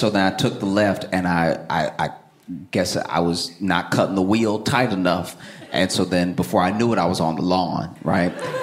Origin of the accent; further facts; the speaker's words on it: Louisiana, United States; I grew up in Louisiana, and that's you know, where I failed the test.